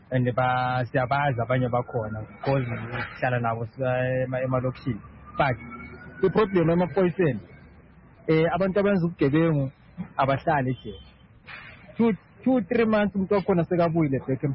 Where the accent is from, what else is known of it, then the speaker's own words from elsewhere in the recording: Zimbabwe; now in South Africa; Then okay, they ask me to come from my children, instead I come from Zimbabwe.